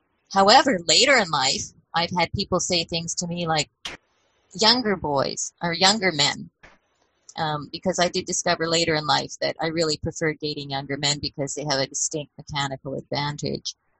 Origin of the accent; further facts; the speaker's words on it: Edmonton, Alberta, Canada; I remember growing up in Edmonton, even as a teenager, so that would have been, you know, in the late 70s and 80s